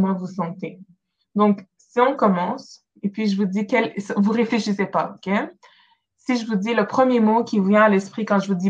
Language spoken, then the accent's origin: French; Montreal, Quebec, Canada; Moi, personnellement, je suis de Montréal